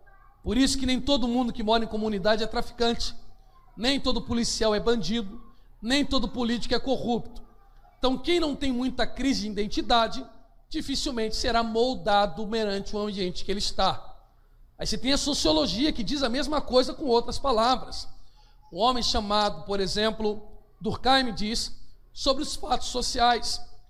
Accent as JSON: {"language": "Portuguese", "country": "Brazil", "tie": "born there", "said": "Como nasci no Brasil, penso, me visto e me comporto e tenho um comportamento brasileiro."}